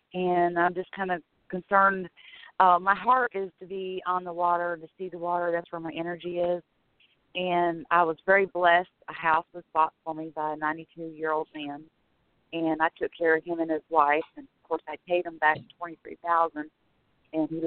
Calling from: Florida, United States; From Florida.

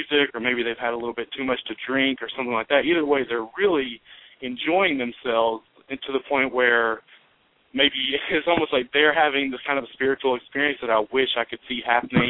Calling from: Sylva, North Carolina, United States; I'm calling from North Carolina in Silva, actually.

